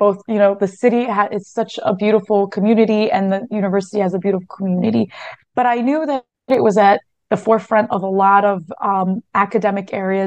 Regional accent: Baltimore, Maryland, United States; And I grew up in Baltimore, and the Egyptian community there, there's a community there, but it's not as big as other places in the country.

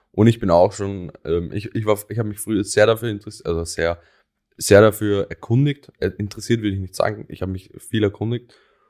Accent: Austria; wenn wir irgendwie ins Ausland gehen als Österreicher, nach Amerika, und du sagst, du kommst aus Österreich

